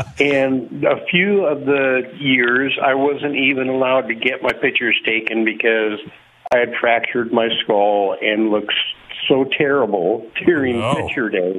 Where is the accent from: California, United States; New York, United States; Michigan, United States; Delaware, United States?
California, United States; moved away as an adult; now in Canada; Well, actually, I grew up in Southern California.